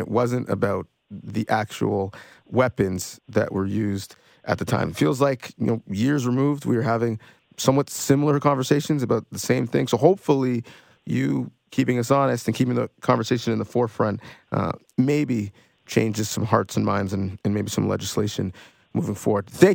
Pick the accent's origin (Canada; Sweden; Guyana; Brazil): Canada; Now, as a Canadian, I'm fully aware that this is not an issue that is unique to the United States